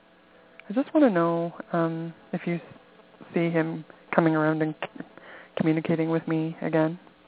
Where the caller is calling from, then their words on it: Canada; I'm calling from Canada.